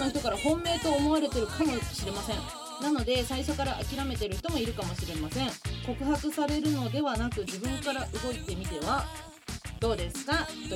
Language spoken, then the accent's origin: Japanese; Tokushima, Japan; うちの地元なんですよ、会社。